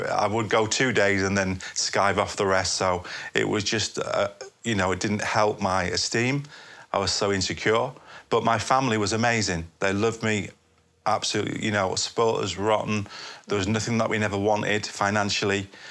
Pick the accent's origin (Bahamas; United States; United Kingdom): United Kingdom; Blackpool, North West England; Yeah, I'm from Blackpool.